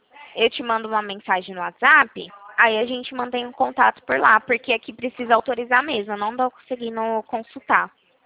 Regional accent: Ribeirão Preto, São Paulo, Brazil; meu DDD é 16, tá? Que a gente é daqui de Ribeirão Preto.

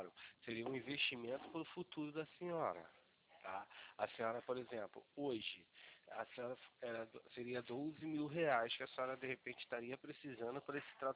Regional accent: Rio de Janeiro, Brazil; eu sou do Rio de Janeiro, tá?

